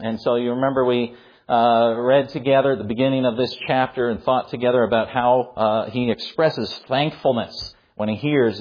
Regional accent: Canada; When I was growing up in Canada as a child, you can imagine that in the wintertime we would have a lot of snow. And as a youngster, I went to a Christian school up there in Canada.

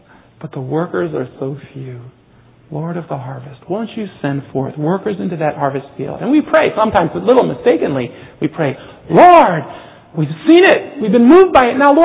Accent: South Korea; now in China; I mean, I grew up in Korea, so I shouldn't say that.

